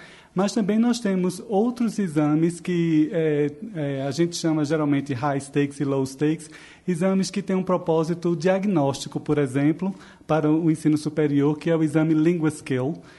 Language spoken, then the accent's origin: Portuguese; Pernambuco, Brazil; accent: Pernambuco; o sotaque, nosso escritório é em São Paulo, mas o meu sotaque é importado, é de Pernambuco.